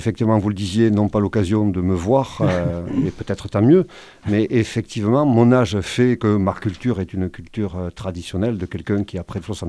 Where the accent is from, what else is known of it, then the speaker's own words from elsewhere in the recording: south of France, France; Je suis du Midi, comme mon accent ne le montre pas.